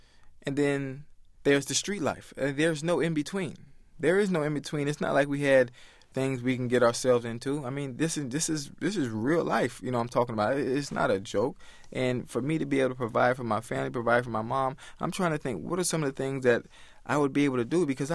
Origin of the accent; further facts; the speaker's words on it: Miami, Florida, United States; I'm from Liberty City, you know, which is a rough area in Miami-Dade County.